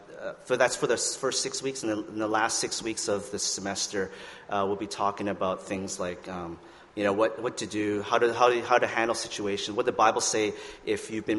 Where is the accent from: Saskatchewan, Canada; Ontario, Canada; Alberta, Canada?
Saskatchewan, Canada; I'm not sure. I'm from Saskatchewan, so I don't know all these things.